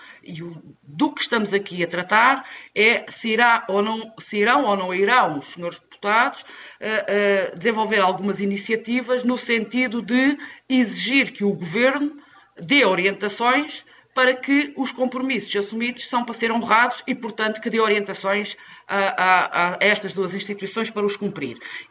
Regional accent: Algarve, Portugal; somos algarvios

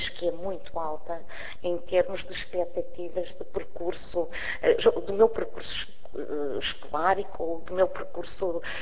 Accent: Guarda, Portugal; eu sou de uma aldeia do distrito da Guarda

